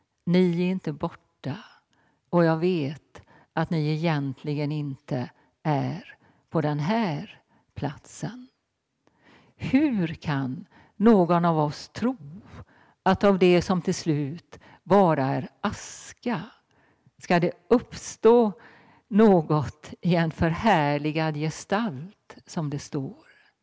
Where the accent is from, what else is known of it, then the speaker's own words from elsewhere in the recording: Marstrand, Västra Götaland County, Sweden; begravningsplatsen i Marstrand där jag är född och uppvuxen.